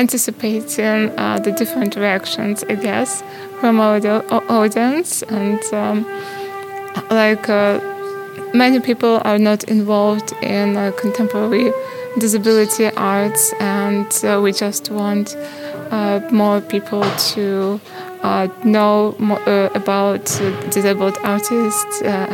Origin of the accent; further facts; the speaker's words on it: Ukraine; now in Nottingham, United Kingdom; I'm an artist from Ukraine. I live in Nottingham.